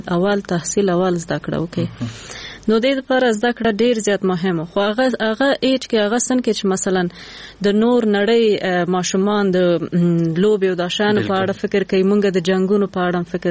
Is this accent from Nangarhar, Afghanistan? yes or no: yes; Jalalabad, Nangarhar, Afghanistan; مخصوصا مونږ خو د جلال آباد یو